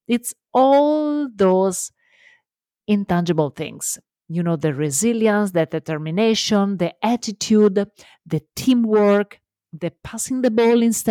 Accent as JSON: {"language": "English", "country": "Italy", "said": "On a special note, remember always that I am Italian, so love my accent and embrace my mistakes."}